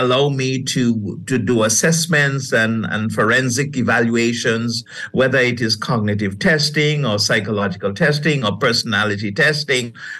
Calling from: Grenada; And I'm beaming from Grenada.

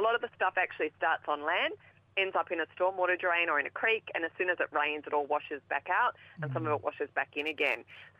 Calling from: Queensland, Australia; Currently, I am down in southeast Queensland. I am calling in from Yagara and Yugara and Yugarapul country

